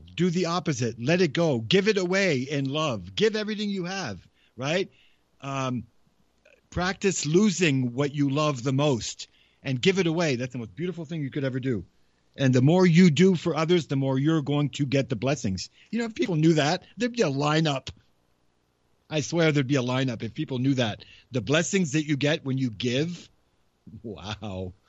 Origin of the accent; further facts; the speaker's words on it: Cambridge, Massachusetts, United States; also born or lived in Lexington; I was born in Lexington, Massachusetts, and I grew up around Cambridge and Walden Pond.